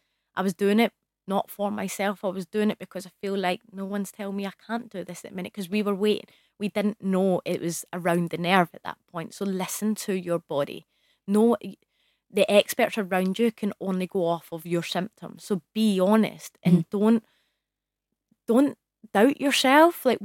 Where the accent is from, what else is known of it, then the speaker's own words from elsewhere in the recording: Scotland, United Kingdom; I'm from Scotland.